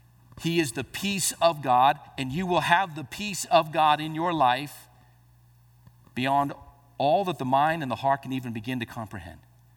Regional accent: Albuquerque, New Mexico, United States; You know, growing up in Albuquerque, I used to enjoy going to the New Mexico State Fair.

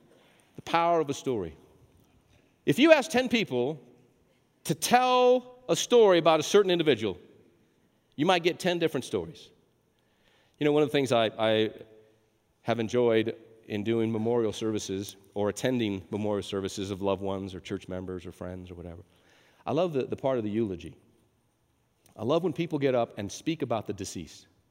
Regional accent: New Mexico, United States; now in Texas, United States; I was born and raised there, but thank God I'm a Christian by new birth and I'm a Texan by the grace of God. Hallelujah, right? New Mexico, by and large, is a hand-me-out state.

